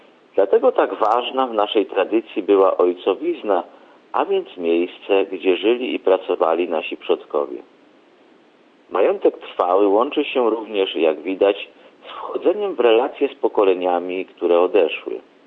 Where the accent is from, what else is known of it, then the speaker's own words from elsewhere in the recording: Iwla, Subcarpathian Voivodeship, Poland; w moich rodzinnych stronach. Pod Dukielskiej Iwli